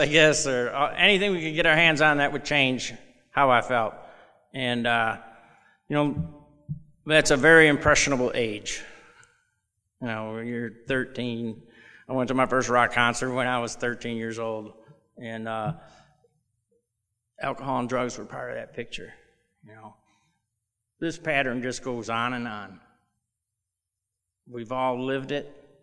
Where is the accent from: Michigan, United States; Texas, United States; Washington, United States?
Michigan, United States; Detroit; born there; I was born in Detroit, Michigan. To loving parents. I had four brothers.